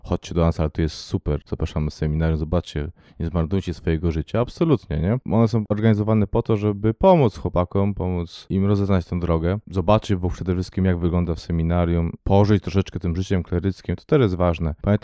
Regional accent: Poznań, Greater Poland Voivodeship, Poland; pochodzę z Poznania, z samego Poznania, z parafii Matki Bożej Pocieszenia, są poznańskie Podolany.

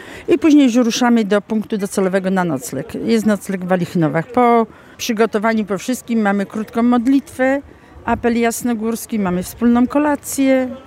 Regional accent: Kalisz, Greater Poland Voivodeship, Poland; Jadę z akcji katolickiej z Pleszewa, ale jestem z Kalisza

